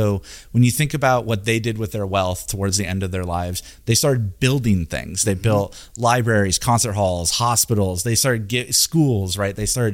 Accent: United States; But I will say, like, I'm an American, right?

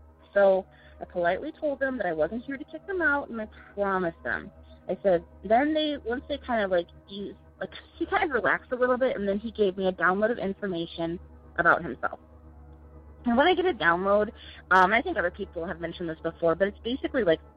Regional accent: Sioux Falls, South Dakota, United States; I am from Sioux Falls, South Dakota.

